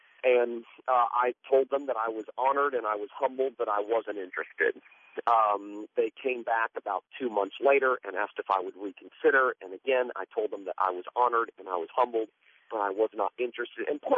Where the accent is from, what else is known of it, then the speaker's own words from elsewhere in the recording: Fort Lauderdale, Florida, United States; also born or lived in Tennessee; Yeah, I'm from South Florida, born and raised in Fort Lauderdale, and went away to college and went away to seminary and then went and served a large church in Tennessee.